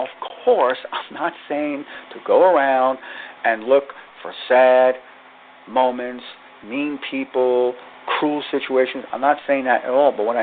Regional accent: New Jersey, United States; I know I'm from New Jersey, is there's a lot of traffic on the road in New Jersey.

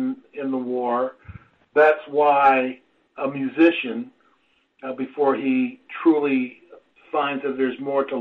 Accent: San Francisco, California, United States; From the beatnik era, again, I'm from San Francisco, poetry centers standing up on stage

